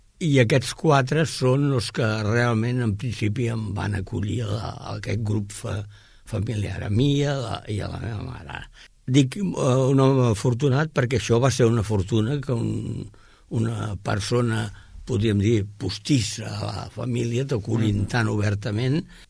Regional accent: Barcelona, Catalonia, Spain; born there; vaig néixer a Barcelona, a la Sagrera. Llavors, vaig néixer el 33

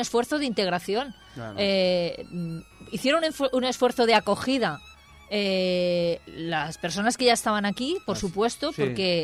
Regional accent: El Prat de Llobregat, Catalonia, Spain; also born or lived in Barcelona; nací en Barcelona, pero soy del Prat de Llobregat. Claro. Como todos los de mi generación, nacimos en un hospital público que estaba en Barcelona y nos registraban en Barcelona.

